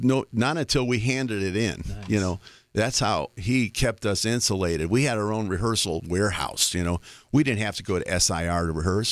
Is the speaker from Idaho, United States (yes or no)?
no; Chicago, Illinois, United States; And the band … from my hometown.